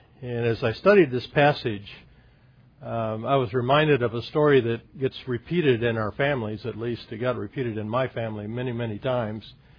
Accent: Portland, Oregon, United States; I grew up in Portland, Oregon. And Portland is a beautiful, Oregon is a beautiful area.

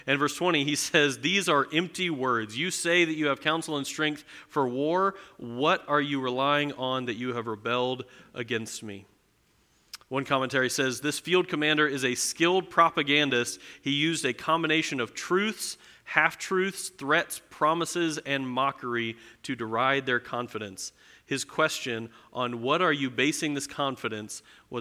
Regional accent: Midwest, United States; the Sunday school classes I grew up in the Midwest

